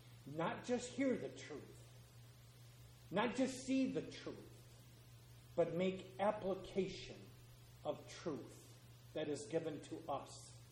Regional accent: Michigan, United States; We're from Michigan, and I got to tell you a little story.

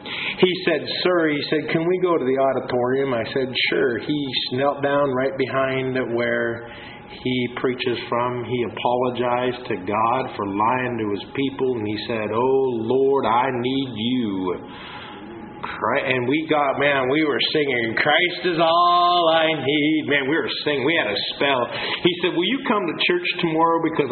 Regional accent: Canada; I said, I'm from Canada. Do you know where that is?

